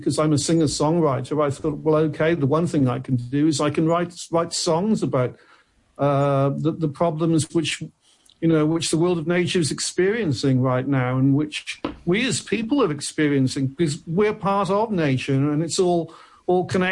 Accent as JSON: {"language": "English", "town": "Cardiff", "region": "Wales", "country": "United Kingdom", "also_born_or_lived": "Tenerife", "moved": "yes", "lives_now": "Portugal", "said": "Well, I'm originally from Wales. I'm from Cardiff in Wales. I went to live in Tenerife in the Canary Islands for 9 years, and then I moved to Portugal, and I've been here for the last six."}